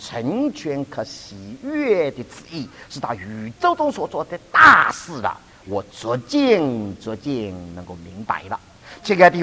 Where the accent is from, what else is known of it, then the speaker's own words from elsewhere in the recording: Shanghai, China; 我们上海人是真是不好意思啊